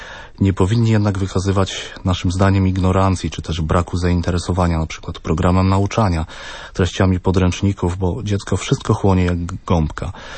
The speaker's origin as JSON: {"language": "Polish", "town": "Zamość", "region": "Lublin Voivodeship", "country": "Poland", "tie": "born or raised there", "lives_now": "Niepokalanów, Poland", "said": "Przeprowadziliśmy się tutaj z rodzinnego Zamościa"}